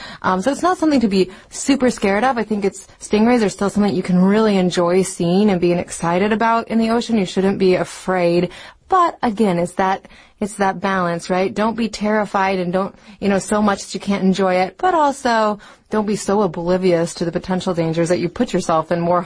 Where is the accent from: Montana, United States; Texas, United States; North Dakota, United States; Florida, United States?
Montana, United States; That's right. I'm from Montana, and there's lots of slogans about going out into the great outdoors